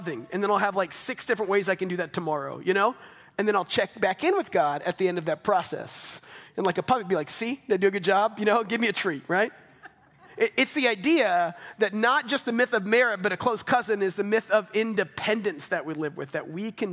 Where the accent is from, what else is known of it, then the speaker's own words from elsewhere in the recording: Double Oak, Texas, United States; I never thought I'd live back in Double Oak again. I grew up in Double Oak, 2 miles down that way, you know?